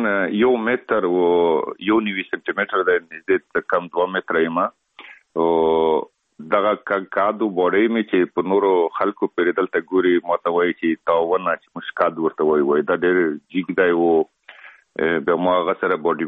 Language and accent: Pashto; Afghanistan; خلک خبر دي چې موږ افغان یم او په بالیوډ کې که فلمو کې کار کوم